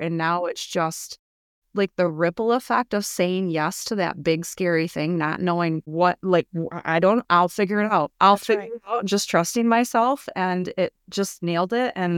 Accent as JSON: {"language": "English", "region": "Michigan", "country": "United States", "said": "She's from Michigan. I'm from Michigan."}